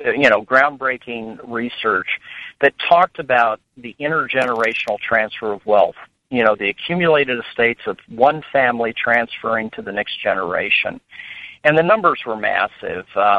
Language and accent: English; Nebraska, United States; If you think about in my home state, the Nebraska Community Foundation now has $100 million in assets